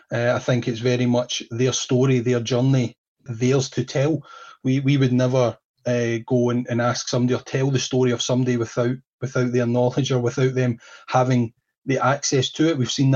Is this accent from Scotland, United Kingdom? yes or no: yes; Scotland, United Kingdom; Yeah as a Scotsman...